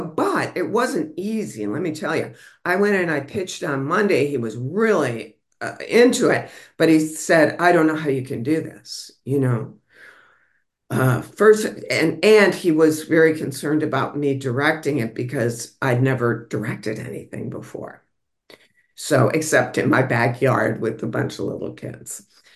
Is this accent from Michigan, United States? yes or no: yes; Michigan, United States; look, I came from Michigan. I came out of the blue.